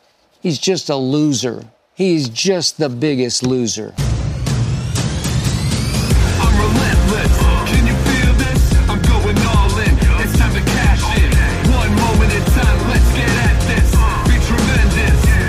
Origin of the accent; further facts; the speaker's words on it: Oklahoma City, Oklahoma, United States; also born or lived in Dallas; my hometown of Oklahoma City and my home away from home, Dallas, Texas, before they even had basketball.